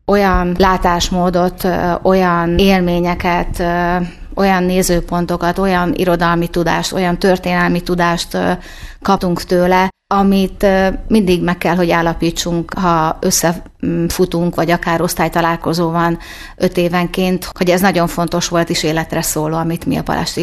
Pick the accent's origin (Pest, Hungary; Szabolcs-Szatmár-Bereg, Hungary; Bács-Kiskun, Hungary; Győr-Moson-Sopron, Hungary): Bács-Kiskun, Hungary; Kiskunhalas; moved away; az első dolgom volt, hogy megkeressem a térképen Kiskunhalast. Amikor nem találtam meg, akkor is megmutattam, hogy igen, én innét származom, tehát ezt az osztálytársaim is tudták.